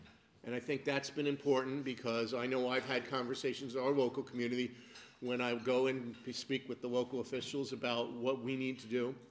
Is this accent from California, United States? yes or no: no; Albany County, New York, United States; I come from Albany County. We happened to do it many years ago.